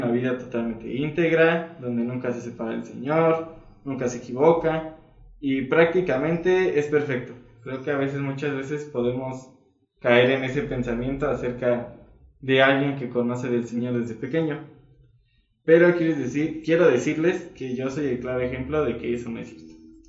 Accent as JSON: {"language": "Spanish", "region": "Mexico City", "country": "Mexico", "tie": "born or raised there", "said": "Ya después de que yo nací, estando aquí, en Ciudad de México, porque vivíamos ahí, fue cuando mi padre tomó una decisión. Y pues de cierta manera yo crecí en un hogar con padres cristianos."}